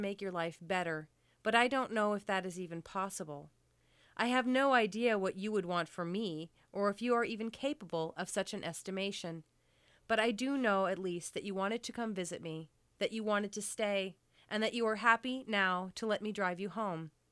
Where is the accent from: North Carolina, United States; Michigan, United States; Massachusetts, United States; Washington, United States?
Washington, United States; Spokane; I was born in Spokane, Washington. I'm the youngest of five kids. grew up in a very raucous Irish Catholic family.